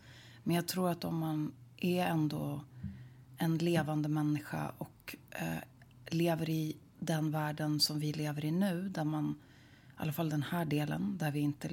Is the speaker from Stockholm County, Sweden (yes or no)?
yes; Stockholm County, Sweden; Så jag kommer liksom från Stockholms skärgård kan man säga.